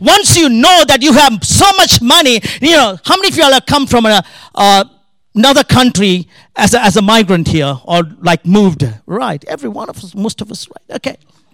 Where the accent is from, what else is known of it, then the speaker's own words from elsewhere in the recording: Northern Province, Sri Lanka; I come from Sri Lanka, the northern part of Sri Lanka